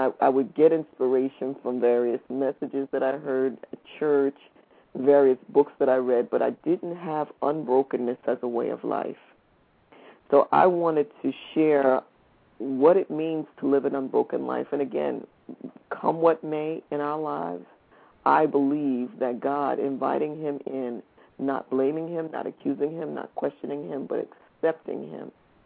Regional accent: New York City, New York, United States; I grew up in New York City, which is the fashion capital of the world from my perspective.

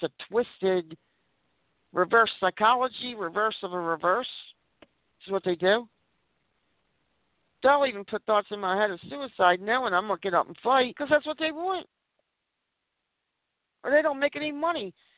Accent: Baltimore, Maryland, United States; But I grew up in Baltimore City, you know.

